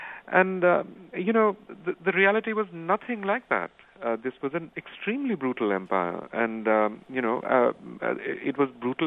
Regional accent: India; No, I'm not. I'm from India, actually.

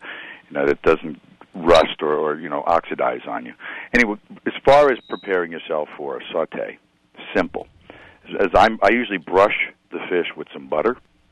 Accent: Queens, New York, United States; I mean, when I was growing up in Flushing, Queens, my dad would be out in the backyard pouring gasoline on briquettes

